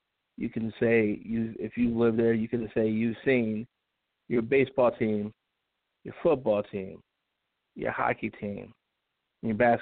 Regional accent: Chicago, Illinois, United States; I'm originally from Chicago.

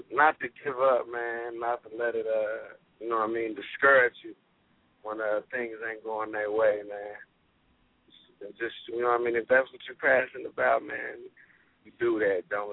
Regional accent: Indianapolis, Indiana, United States; You already know I'm repping at 317, man, Indianapolis, Indiana, off that east side, man, you know, Midwest all day, man.

